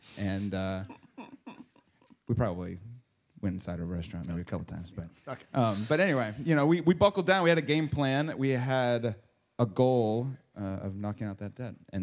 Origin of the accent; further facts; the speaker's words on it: Tallahassee, Florida, United States; I grew up in Tallahassee.